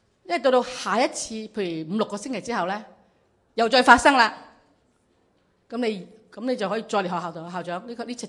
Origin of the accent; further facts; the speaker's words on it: China; 我哋中国人好注重才子啊、状元啊，好巴闭嘅。哇，你状元好巴闭。呢度北美洲社会咧。